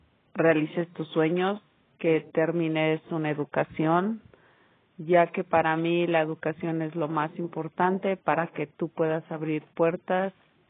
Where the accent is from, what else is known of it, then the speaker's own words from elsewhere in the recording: Mexico; born there; Yo nací en el país México, en un rancho muy pequeño, pero a la misma vez muy bonito